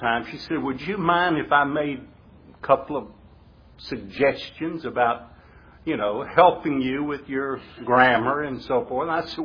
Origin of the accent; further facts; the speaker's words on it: the South, United States; accent: southern; What my southern accent with my limited vocabulary, there's no real power in my words.